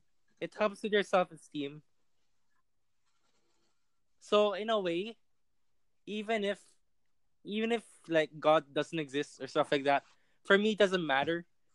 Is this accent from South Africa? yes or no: no; Philippines; We are in a very Catholic country. Yeah. So you have two choices as a teenager growing up in Filipino society: embrace Catholicism